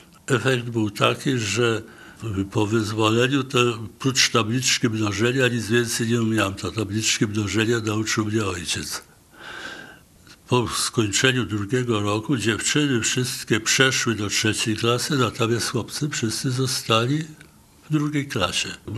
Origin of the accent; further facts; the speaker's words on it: Gdynia, Pomeranian Voivodeship, Poland; born there; Urodziłem się w Gdyni w 1936 roku. Gdynia miała w ten czas już 10 lat, czyli jestem o 10 lat młodszy od Gdyni.